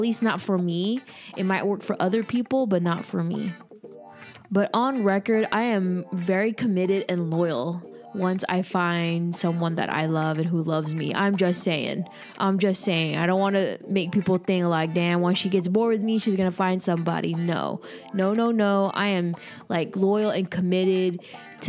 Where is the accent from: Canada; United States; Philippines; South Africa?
Philippines; English is a second language; Mind you, you know, I'm Filipino, and Philippines is majority of Catholics and also a lot of conservative beliefs